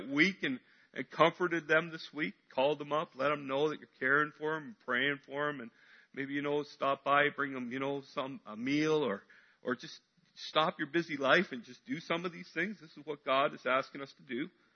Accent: Canada; well, I'm Canadian, eh? Like, yeah, until the Leafs score, then our whole ceiling comes off our house, right?

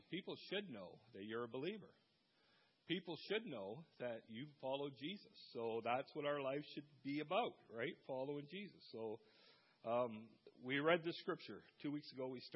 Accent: Dunnville, Ontario, Canada; So I grew up in Dunville, you know, and people around Dunville know I'm a pastor.

